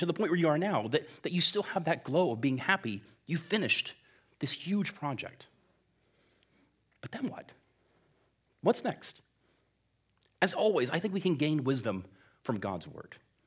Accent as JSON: {"language": "English", "town": "Ocala", "region": "Florida", "country": "United States", "tie": "born or raised there", "said": "Over the years, I grew up in Ocala"}